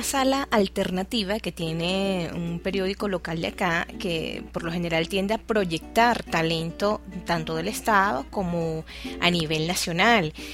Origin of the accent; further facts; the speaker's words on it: Venezuela; cada vez que me preguntaban, ¿de dónde son ustedes? Ah, de Venezuela.